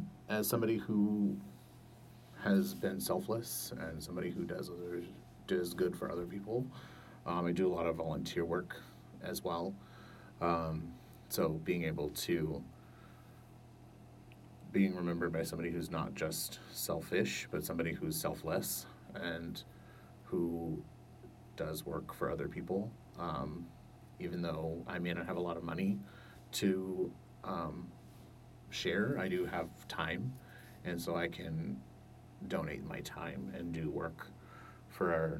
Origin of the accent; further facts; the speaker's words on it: Simi Valley, California, United States; moved away as an adult; now in Orange County, United States; I didn't grow up here in Orange County. I grew up in Ventura County, Simi Valley, California. I moved to Orange County to work for the Disneyland Resort when I was 19 years old.